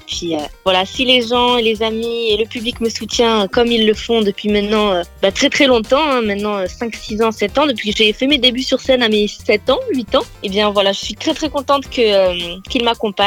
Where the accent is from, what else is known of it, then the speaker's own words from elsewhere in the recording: Bordeaux, Nouvelle-Aquitaine, France; Effectivement, voilà, je suis bordelaise, c'est ça.